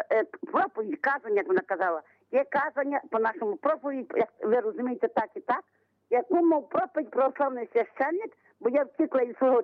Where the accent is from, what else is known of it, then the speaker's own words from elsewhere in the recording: Lviv Oblast, Ukraine; Я сама з Львівщини.